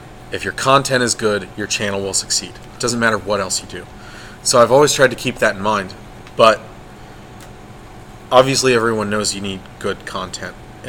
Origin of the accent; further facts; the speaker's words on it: Chambersburg, Pennsylvania, United States; Out of Chambersburg, Pennsylvania.